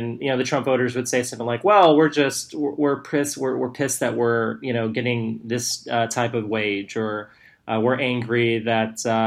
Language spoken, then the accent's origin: English; Texas, United States; And I got really pissed because I'm from Texas.